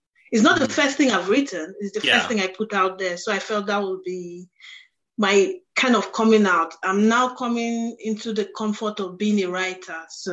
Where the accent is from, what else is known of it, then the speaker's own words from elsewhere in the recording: Nigeria; I'm Nigerian.